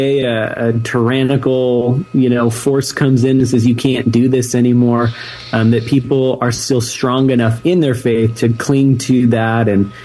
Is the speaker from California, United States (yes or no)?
yes; California, United States; My wife and I grew up here in Sonoma County